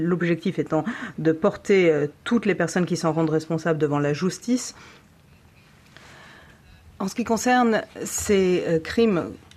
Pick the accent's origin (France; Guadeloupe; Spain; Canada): Spain; French is a second language; je viens d'Espagne et vous le savez